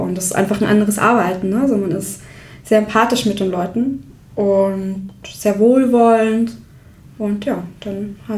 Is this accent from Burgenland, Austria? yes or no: no; Tyrol, Austria; now in Hamburg, Germany; Ich komme aus Österreich, aus Tirol, richtig von den Bergen und bin jetzt 5 Jahre in Hamburg